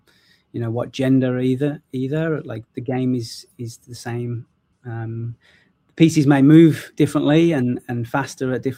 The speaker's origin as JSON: {"language": "English", "region": "England", "country": "United Kingdom", "said": "obviously I'm originally from England. So growing up, my dad was a coach and a qualified coach back home in England."}